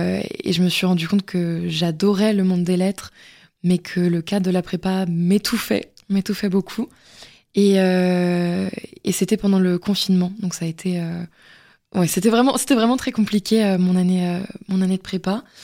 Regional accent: Brittany, France; Parce que je suis bretonne, je viens

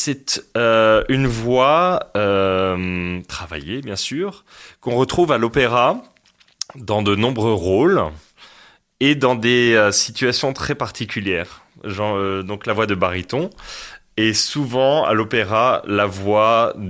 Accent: Strasbourg, Grand Est, France; Je suis strasbourgeois, je crois même que je suis le premier Alsacien à intégrer cette structure-là.

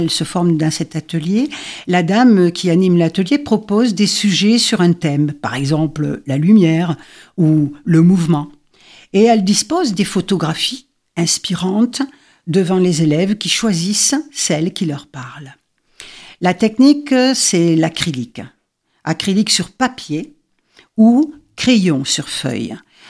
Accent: France; born there; Je suis née dans les Pyrénées

